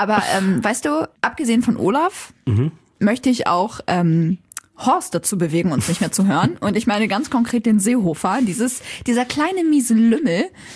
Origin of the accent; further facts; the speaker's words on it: Syria; Wir betrachten uns einfach als Syrer, als Araber.